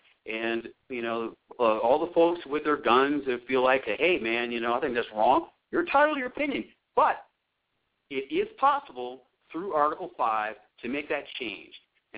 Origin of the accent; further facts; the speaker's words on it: United States; I'm an American citizen. I care about my country a great deal, as I know you do.